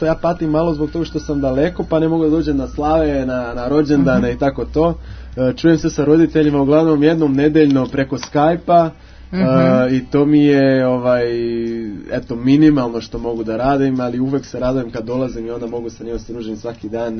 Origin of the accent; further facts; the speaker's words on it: Rio de Janeiro, Brazil; Serbian is a second language; ja sam iz Rio de Janeiro.